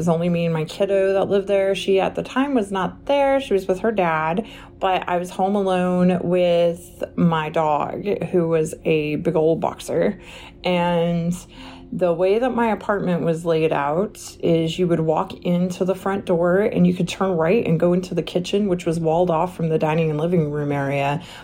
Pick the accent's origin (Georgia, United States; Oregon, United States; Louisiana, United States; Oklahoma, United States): Oklahoma, United States; I'm from Oklahoma